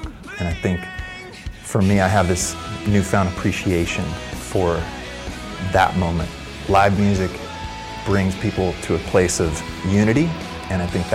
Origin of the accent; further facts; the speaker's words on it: San Diego, California, United States; we grew up surfing in San Diego, so if we're anywhere near the coast, try to get out and borrow a surfboard and paddle out for a couple minutes